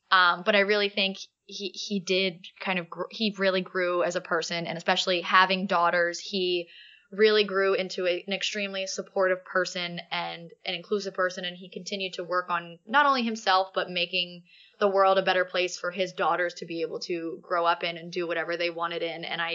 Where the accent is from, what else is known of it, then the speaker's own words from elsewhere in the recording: Philadelphia, Pennsylvania, United States; For me personally, you know, we're from Philly. We're Philly people. We're Philly fans.